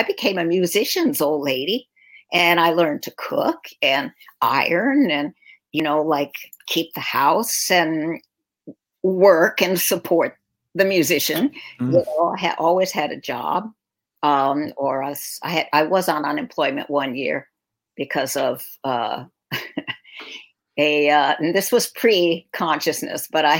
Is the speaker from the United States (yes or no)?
yes; Portland, Oregon, United States; And I want to tell people that I grew up in Portland, where you live.